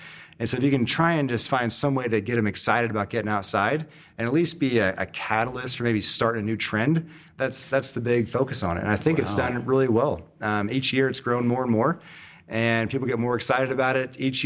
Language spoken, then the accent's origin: English; San Diego, California, United States; So I'm from San Diego, and I worked a lot with the high schools in San Diego as well.